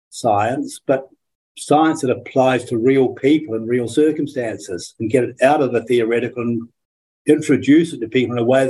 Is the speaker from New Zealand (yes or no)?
yes; Auckland, New Zealand; I grew up in Auckland.